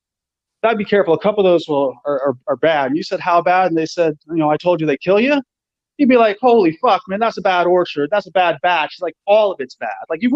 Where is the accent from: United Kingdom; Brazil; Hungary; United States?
United States; I'm American. So if you guys don't know that, I'm American.